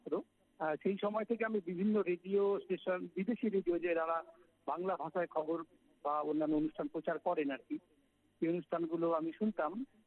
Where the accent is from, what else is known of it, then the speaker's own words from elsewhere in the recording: West Bengal, India; now in Malda, India; পশ্চিমবঙ্গের মালদা জেলায় কর্মসূত্রে থাকি। আমার বাড়ি পশ্চিমবঙ্গের দক্ষিণ দিনাজপুর জেলায়।